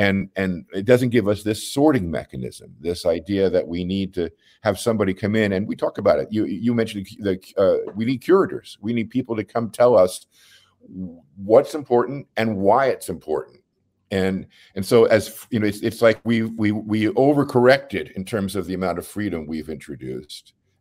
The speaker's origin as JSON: {"language": "English", "town": "Houston", "region": "Texas", "country": "United States", "tie": "born or raised there", "said": "growing up in the Third Ward in Houston, what the Third Ward was like, how the interstates had destroyed the Third Ward"}